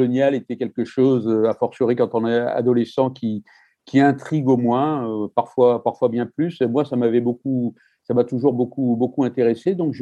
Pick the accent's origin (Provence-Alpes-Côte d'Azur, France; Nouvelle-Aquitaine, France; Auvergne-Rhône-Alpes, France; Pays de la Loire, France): Provence-Alpes-Côte d'Azur, France; Marseille; born there; Je suis né à Marseille. Alors, Marseille, c'est une ville extrêmement cosmopolite.